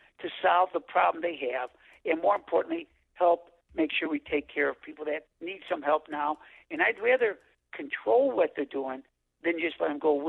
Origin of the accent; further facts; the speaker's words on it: Elk Grove, United States; born and raised in Elk Grove, I've known that hotel location forever